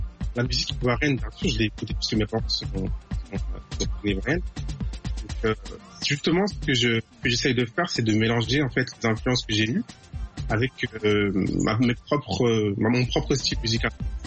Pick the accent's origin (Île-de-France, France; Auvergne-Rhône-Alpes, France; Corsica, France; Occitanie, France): Île-de-France, France; Paris; born there; je suis né en France, à Paris.